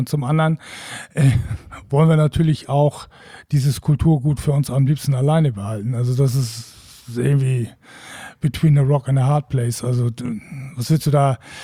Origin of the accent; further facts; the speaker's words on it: Wacken, Schleswig-Holstein, Germany; Also wir sind Norddeutsche, wir sind Schleswig-Holsteiner, wir sind, ich bin Wackener